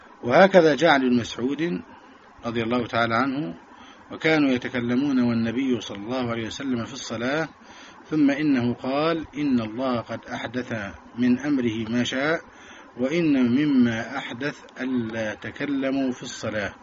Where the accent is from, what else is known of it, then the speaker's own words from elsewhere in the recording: Egypt; وكنا احنا كلنا مصريين